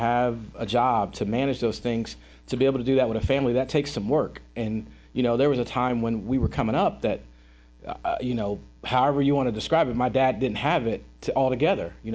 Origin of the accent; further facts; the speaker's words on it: Dayton, Ohio, United States; now in Fairborn, United States; We came from Dayton, the middle of Dayton, the ghetto of ghettos. And it was terrible. And we come here to Fairborn.